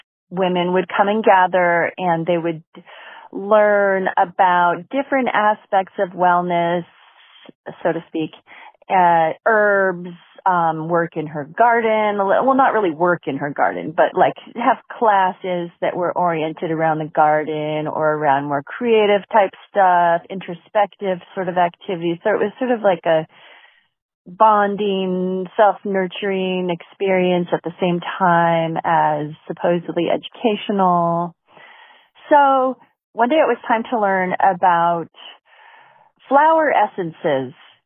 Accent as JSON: {"language": "English", "region": "California", "country": "United States", "said": "I'm from California, and I have a little story I've been waiting to tell someone, so thanks for asking."}